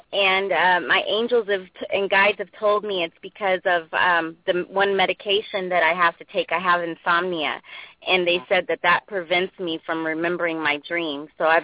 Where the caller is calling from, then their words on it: California, United States; I'm calling from California.